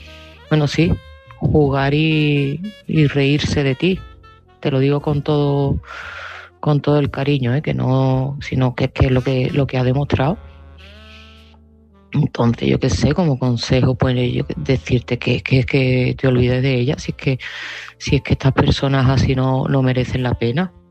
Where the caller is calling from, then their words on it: Seville, Andalusia, Spain; de Sevilla y este mensaje va